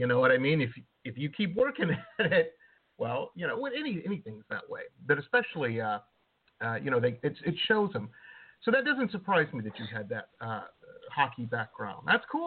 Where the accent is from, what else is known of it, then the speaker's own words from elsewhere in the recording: Michigan, United States; I grew up outside of Detroit, and there's about a month period this time of year where, you get rid of the snow